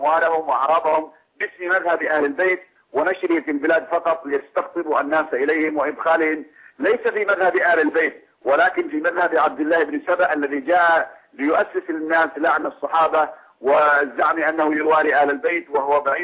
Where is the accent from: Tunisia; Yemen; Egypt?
Yemen; عندنا في اليمن